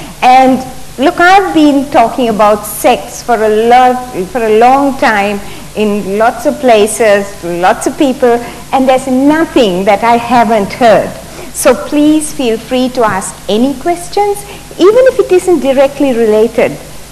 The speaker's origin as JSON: {"language": "English", "country": "Sri Lanka", "tie": "born or raised there", "also_born_or_lived": "Hawaii, United States", "said": "I grew up in Sri Lanka. I grew up in the tea plantations of Sri Lanka. And I went to medical school in Sri Lanka"}